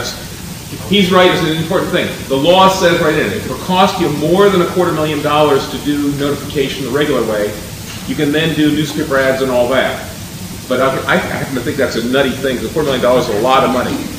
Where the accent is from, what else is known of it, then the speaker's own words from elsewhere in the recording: California, United States; while we come from California, I do, and I talk California